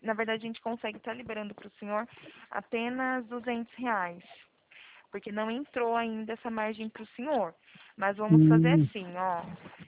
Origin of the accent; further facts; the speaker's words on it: São Paulo, Brazil; Sou daqui do interior de São Paulo.